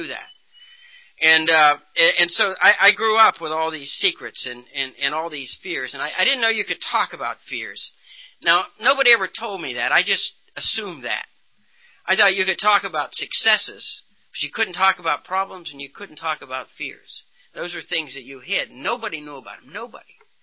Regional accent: Martins Ferry, Ohio, United States; born there; now in North Carolina, United States; I was born in a small town in Ohio. You can tell that I'm probably not from North Carolina.

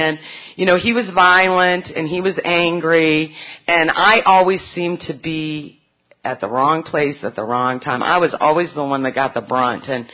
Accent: Michigan, United States; But anyways, I was raised in Michigan, and I am the middle child, so I also have middle child problems.

